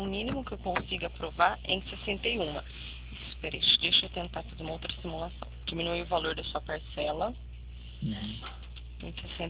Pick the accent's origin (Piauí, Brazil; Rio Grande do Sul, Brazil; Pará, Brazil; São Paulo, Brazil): São Paulo, Brazil; Eu sou do interior de São Paulo.